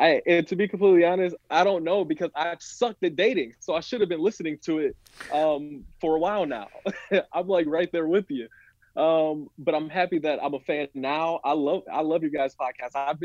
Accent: Flint, Michigan, United States; So I'm 29 years old. I'm from Michigan. I was born in Flint

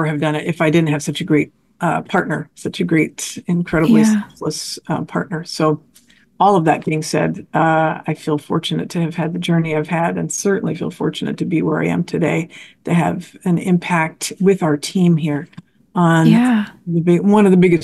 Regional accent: Canada; I'm an immigrant from Canada.

